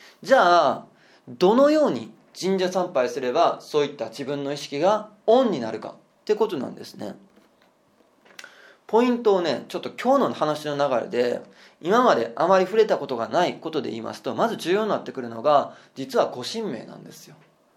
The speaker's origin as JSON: {"language": "Japanese", "town": "Hirakata", "region": "Osaka", "country": "Japan", "said": "私は大阪府枚方市から来ました"}